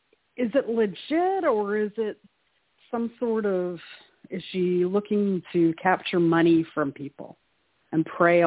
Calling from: Canada; Hi, Tony. … calling from Canada.

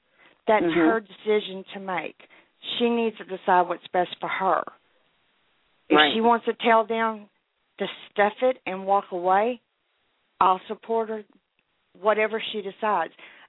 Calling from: Texas, United States; I am calling from Texas.

